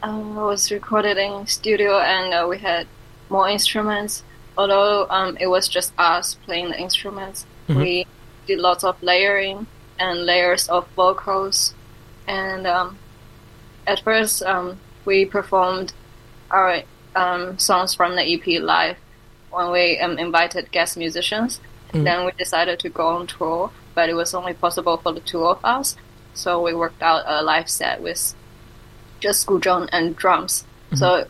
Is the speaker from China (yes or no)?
yes; China; English is a second language; because I grew up in China